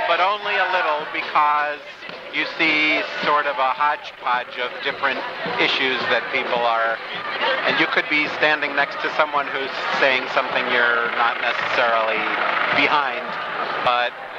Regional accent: New York, United States; born there; I was born in New York, yes.

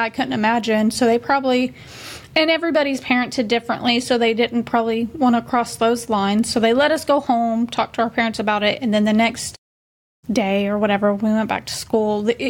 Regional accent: Oklahoma, United States; moved away; And I took Texas history, so when I came to Texas from Oklahoma, a lot of my history didn't count as a credit.

